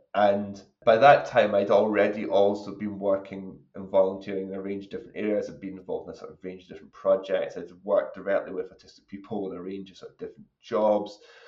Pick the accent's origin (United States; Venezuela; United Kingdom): United Kingdom; Aberdeen, Scotland; I'm from Aberdeen